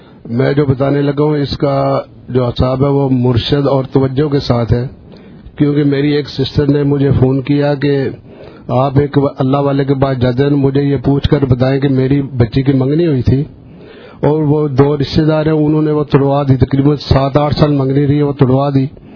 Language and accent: Urdu; Kharian, Punjab, Pakistan; جنگلات جو ہے گجرات کھاریاں کے سرکاری جو جنگلات ہیں اس کے آگے گاؤں ہے